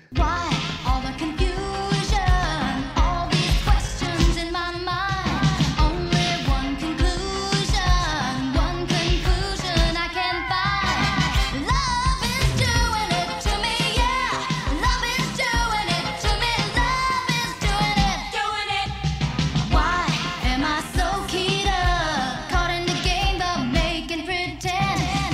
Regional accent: Canada; And as a Canadian, I extra don't give a crap about that stuff.

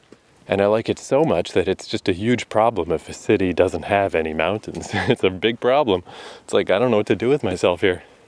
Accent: Canada; hey, don't worry, I'm from Canada. I like the snow.

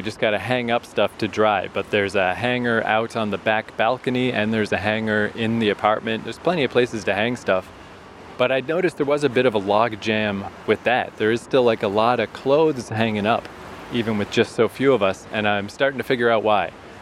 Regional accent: Eastern Canada, Canada; I just have never lived in an environment super humid like this. So when I grew up in Eastern Canada

